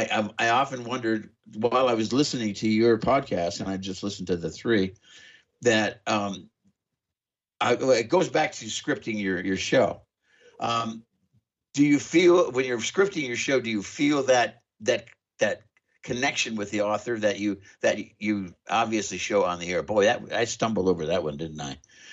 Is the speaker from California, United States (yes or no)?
yes; California, United States; all three of us from California. Initially, you know, now we're scattered, but you know, initially we're all from California.